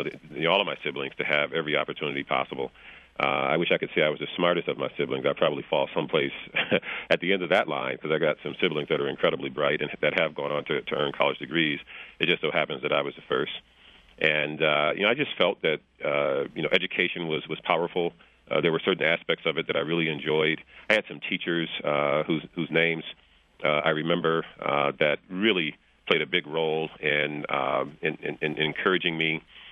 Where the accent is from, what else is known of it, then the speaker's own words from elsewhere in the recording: Flint, Michigan, United States; I grew up in Flint. I've been away from there for a number of years now. I graduated high school in 1974, so it seems like forever. But the good part is my family has remained in the area